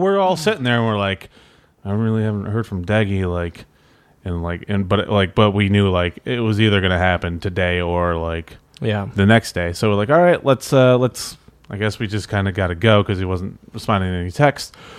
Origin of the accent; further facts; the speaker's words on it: Michigan, United States; So my hometown's 20 minutes from fucking Lansing.